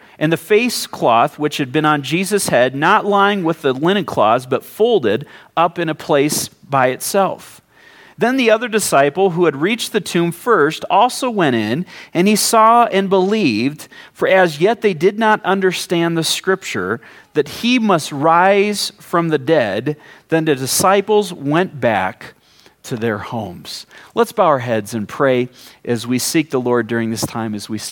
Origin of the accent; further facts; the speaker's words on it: Mount Pleasant, Michigan, United States; And I even check the daily news in my hometown of Mount Pleasant, Michigan every morning just to figure out what's going on.